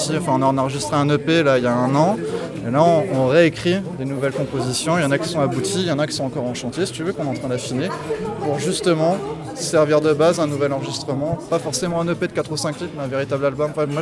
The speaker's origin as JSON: {"language": "French", "town": "Marseille", "region": "Provence-Alpes-Côte d'Azur", "country": "France", "said": "Bah écoute, nous, on vient de Marseille."}